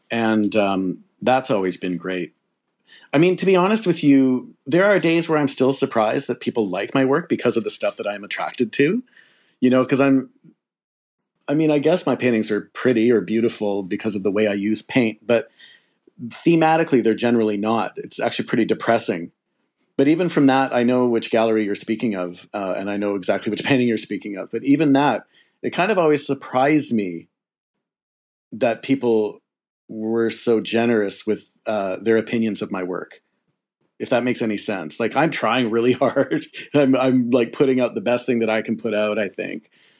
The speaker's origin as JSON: {"language": "English", "region": "Alberta", "country": "Canada", "tie": "born or raised there", "said": "the years of being a teenager growing up in Alberta, in poverty"}